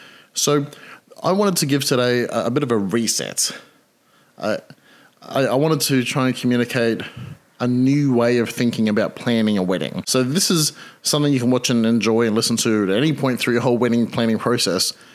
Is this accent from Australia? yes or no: yes; Australia; I'm an Australian civil marriage celebrant, which means I marry people to other people.